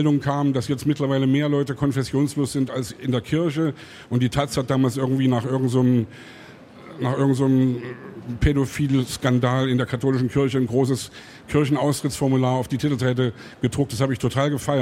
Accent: East Germany, Germany; Früher bei uns in der DDR gab es Wahlen, die waren genauso schwachsinnig wie die Wahl, die bei Putin jetzt stattgefunden hat.

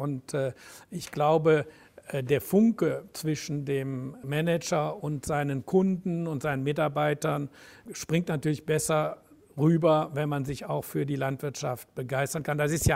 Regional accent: Cologne, North Rhine-Westphalia, Germany; Wir sind groß geworden in der Bruder-Klaus-Siedlung in Köln-Mühlheim. Die liegt da so zwischen einer Eisenbahnlinie und der Autobahn. In der Nähe vom Autobahnkreuz Leverkusen.

